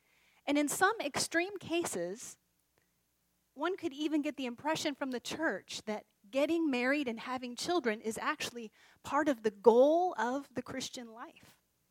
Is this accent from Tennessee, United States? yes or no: no; Kansas, United States; I'm 45 years old. I grew up in Kansas.